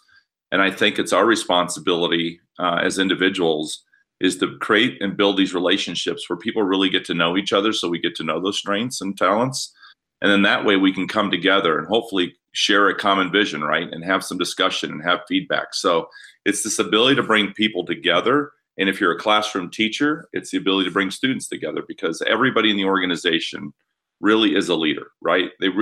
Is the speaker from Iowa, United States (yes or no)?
yes; Muscatine, Iowa, United States; Because I grew up in Muscatine and then went to the school, University of Iowa, and did my student teaching actually in Iowa City, Iowa.